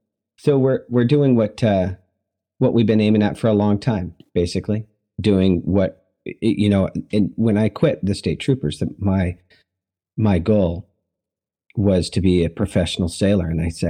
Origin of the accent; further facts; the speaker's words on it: Seward, Alaska, United States; Seward, Alaska. I'd call it my hometown.